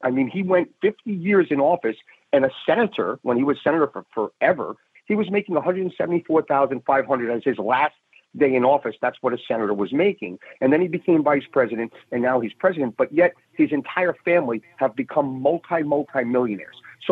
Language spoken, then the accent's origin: English; New York City, New York, United States; that still resonates for me on a daily basis as a New Yorker that drives in every day and doesn't see those towers anymore.